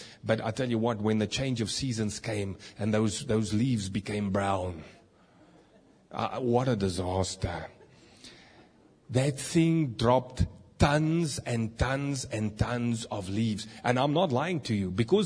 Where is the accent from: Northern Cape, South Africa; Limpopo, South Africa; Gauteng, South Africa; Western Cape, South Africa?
Gauteng, South Africa; Kibler Park; I grew up in Kibler Park, not too far from here.